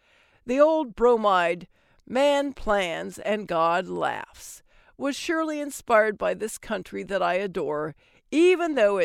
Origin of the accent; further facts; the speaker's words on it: Houston, Texas, United States; now in Italy; My hometown of Houston stinks so badly, it could knock a buzzard off a gut wagon.